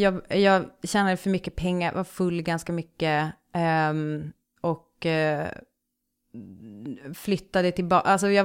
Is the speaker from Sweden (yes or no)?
yes; Västerbotten County, Sweden; accent: bonska; Men det är ju en dialekt som man pratar ute i... På Vischan, där jag kommer ifrån.